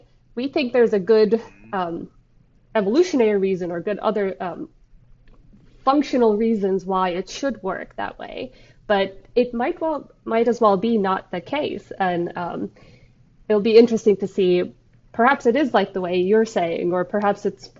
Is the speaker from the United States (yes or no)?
no; Turkey; first language tr; English is a second language; I only, my native language is